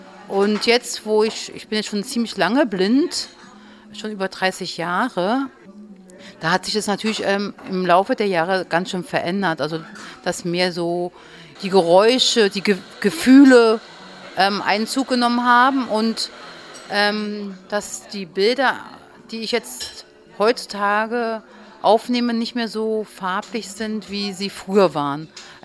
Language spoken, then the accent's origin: German; Berlin, Germany; ich komme auch aus Berlin. Und ja, ich habe mal in Neukölln gewohnt, jetzt wohne ich in Charlottenburg.